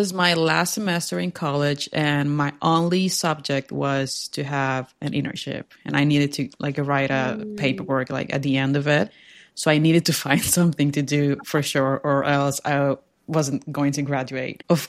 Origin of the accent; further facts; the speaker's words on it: Merida, Yucatán, Mexico; opened its campus here in my hometown, Merida.